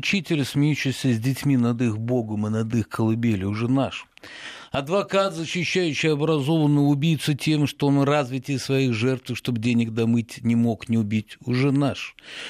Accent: Ural, Russia; Я родился в Советском Союзе. 80-го года. Горжусь. Я сам с Урала

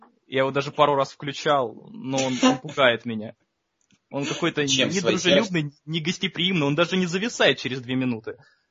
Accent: Uzbekistan; Нет, да, я узбек.

